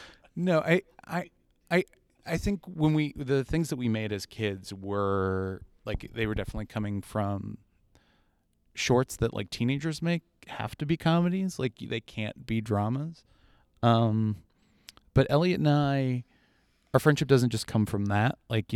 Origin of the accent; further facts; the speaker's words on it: Oviedo, Florida, United States; So we grew up in this town called Oviedo, Florida. It's a suburb of Orlando. It's the former celery capital of the world.